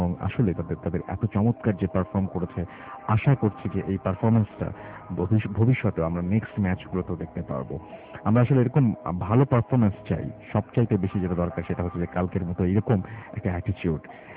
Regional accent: Bangladesh; আমরা সমস্ত বাংলাদেশি আজকে খুশি জোয়ারে ভাসছে। কারণ বাংলাদেশের আপনারা সবাই জানেন

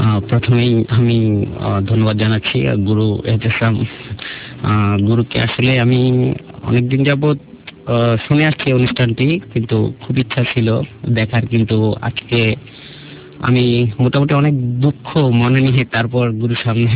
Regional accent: Chandpur, Chittagong Division, Bangladesh; born there; আমি আসলে জন্মগ্রহণ করেছিলাম আমার নানু বাড়িতে চাঁদপুরে।

